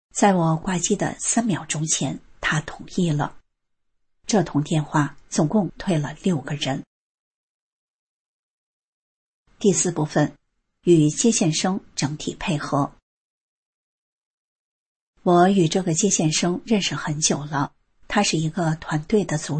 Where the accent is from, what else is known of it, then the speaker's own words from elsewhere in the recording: Fujian, China; 我是南方人，福建的阿姨，